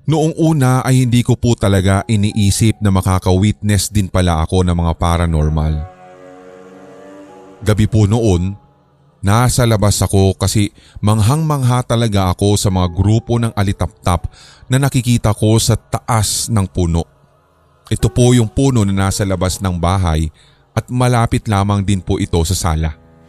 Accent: Bicol Region, Philippines; Ang unang kwento ko po ay nangyari sa bahay namin sa Bicol. 8 years old pa lamang po ako nang lumipat po kami mula sa sukat patungo ng Bicol.

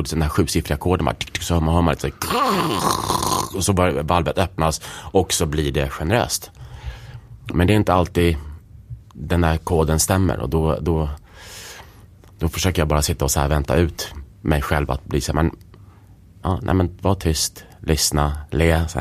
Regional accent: Stockholm, Stockholm County, Sweden; Och det låter paradoxalt, för det är med att jag är uppvuxen i Stockholm. Jag har ju bott här sedan jag var 4. Mer eller mindre i innerstan hela tiden.

